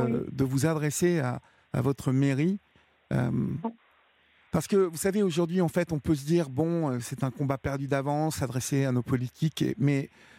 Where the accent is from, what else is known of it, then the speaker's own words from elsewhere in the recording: Normandy, France; Moi, je sais que je viens de l'Eure, donc il semble me souvenir qu'il y avait... quelque chose comme 5 ou 6 circonscriptions.